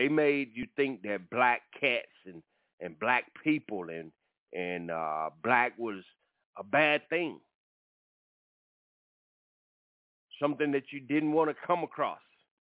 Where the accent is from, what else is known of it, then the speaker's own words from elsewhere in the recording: Atlanta, Georgia, United States; Well, they're my team. I grew up in Atlanta.